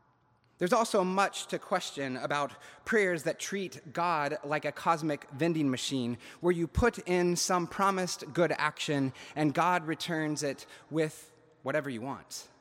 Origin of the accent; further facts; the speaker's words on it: Indiana, United States; Maybe that's just people like me growing up in Indiana, but I digress.